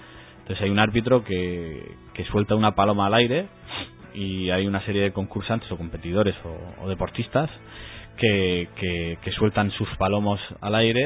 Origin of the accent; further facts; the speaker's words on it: Orihuela, Valencian Community, Spain; una actividad muy muy arraigada en mi pueblo, en Orihuela, y en la zona de Alicante